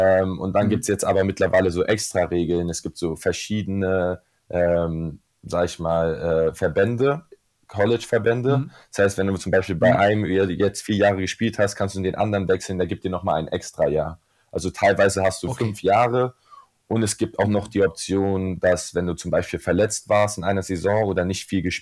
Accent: Frankfurt, Hesse, Germany; nachdem ich mein Abi 2019 in Frankfurt gemacht habe, also ich bin Frankfurter

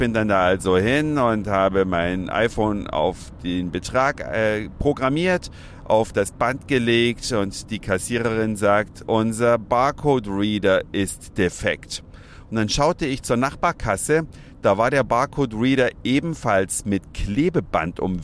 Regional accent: Saxony, Germany; in meiner alten Heimat im Bundesland Sachsen

